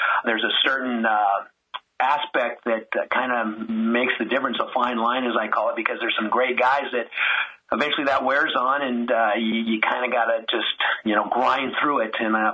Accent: California, United States; I'm from the Central Valley. So I was very fortunate. I went to Menachie High School up in Porterville, California.

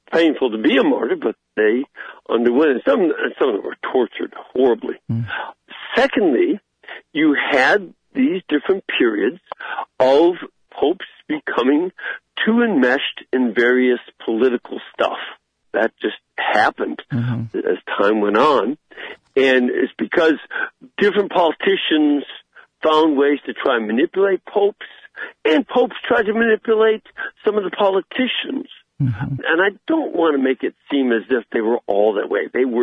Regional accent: Chicago, Illinois, United States; I'm from Chicago.

